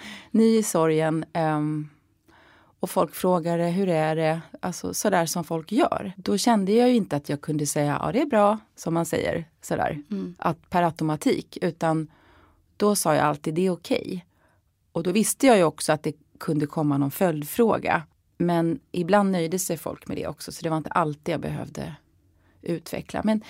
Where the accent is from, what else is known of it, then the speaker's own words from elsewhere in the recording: Kronoberg County, Sweden; Jag är uppväxt i Småland utanför Växjö.